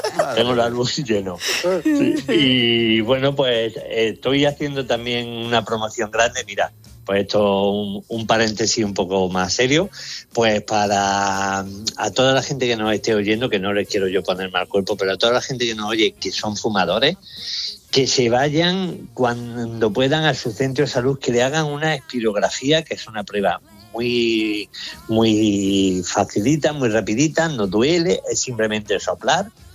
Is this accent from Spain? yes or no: yes; Spain; como soy español